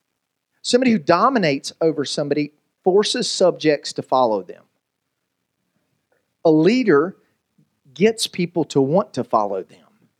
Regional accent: the South, United States; Because we're from the South.

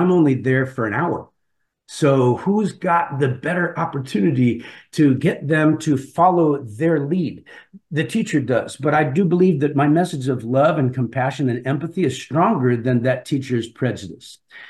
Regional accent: Darien, Connecticut, United States; I grew up in Darien, Connecticut. I fell in love with nature in my own backyard.

